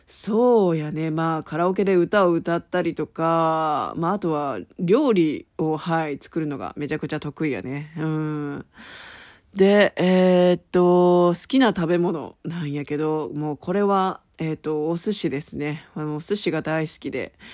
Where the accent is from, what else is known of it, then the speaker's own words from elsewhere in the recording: Kansai, Japan; 出身地は、さっきも言ったけど、ずっと関西で、はい。関西生まれ、関西育ちで、はい、ここまで来ています。